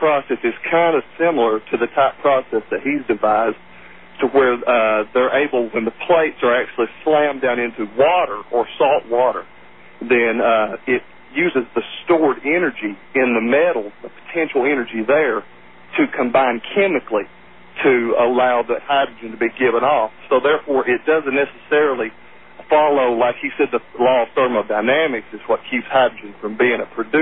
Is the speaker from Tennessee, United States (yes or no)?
yes; Tennessee, United States; they're developing in Tennessee right now. It's my home state.